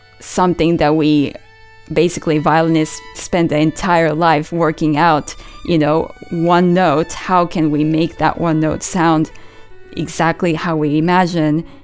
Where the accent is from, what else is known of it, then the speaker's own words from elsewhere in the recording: Hong Kong; So I grew up in Hong Kong